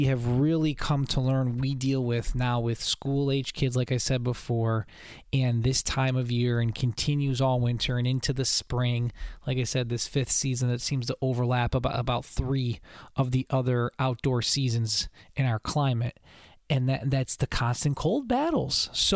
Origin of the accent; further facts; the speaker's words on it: Northeast, United States; You know, growing up in the Northeast, people always maybe assume that, Sal, that you're going to love winter.